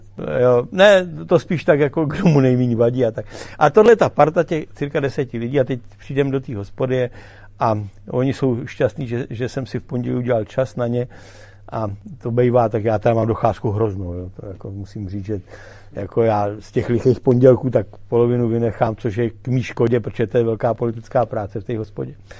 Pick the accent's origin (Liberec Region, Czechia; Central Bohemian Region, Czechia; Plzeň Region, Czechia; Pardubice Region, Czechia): Liberec Region, Czechia; Česká Lípa; jsem z Český Lípy